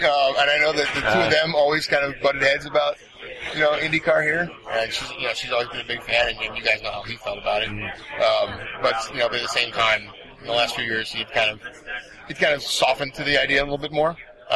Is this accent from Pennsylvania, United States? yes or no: yes; Pennsylvania, United States; 13. 13 years old. I grew up outside of Philly.